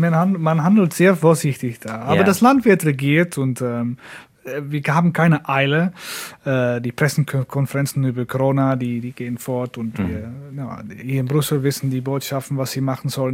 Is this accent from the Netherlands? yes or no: yes; Netherlands; German is a second language; Ja, in Holland haben wir einen Hafen, wir haben für Export und Import